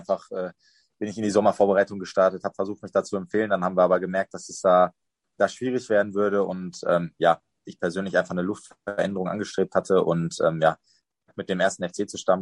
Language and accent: German; Dortmund, North Rhine-Westphalia, Germany; now in Cologne, Germany; Bin auch relativ heimatnah jetzt an meiner Heimatstadt Dortmund.